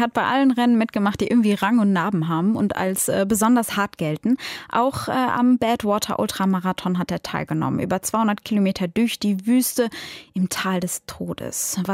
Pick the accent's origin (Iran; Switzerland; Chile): Iran; den Film mochte ich nicht, als Iranerin.